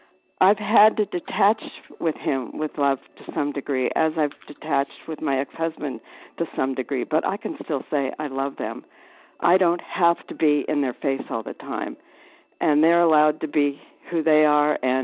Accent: Anthem, Arizona, United States; I am from Anthem, Arizona, and I guess I can be heard.

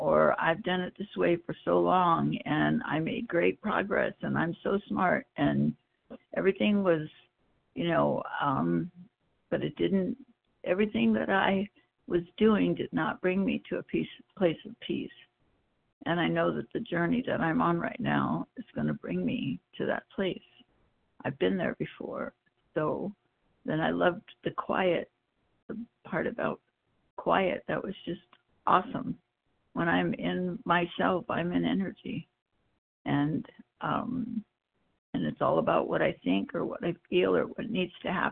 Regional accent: Idaho, United States; from Idaho, and I'm loving this meeting this morning.

